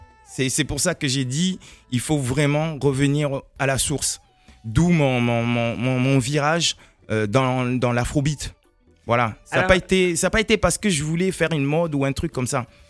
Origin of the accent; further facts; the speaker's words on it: Marseille, Provence-Alpes-Côte d'Azur, France; also born or lived in Montrouge; Je suis né à Montrouge et puis j'ai un peu bifurqué à Marseille par rapport à mes parents.